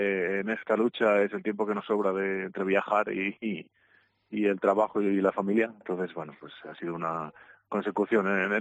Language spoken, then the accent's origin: Spanish; Castile and León, Spain; Queremos que se siente a la mesa con los zamoranos, como castellano-leonés